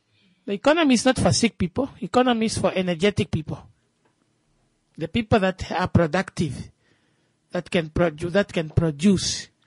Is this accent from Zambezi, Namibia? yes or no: yes; Zambezi, Namibia; We are people from the Zambezi region.